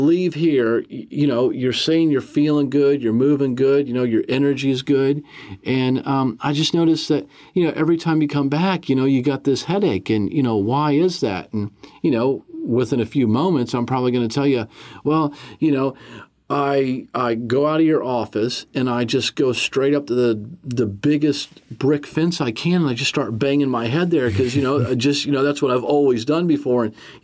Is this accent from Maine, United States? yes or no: no; Florida, United States; now in Canterbury, New Zealand; So I grew up in the States. I grew up in Florida.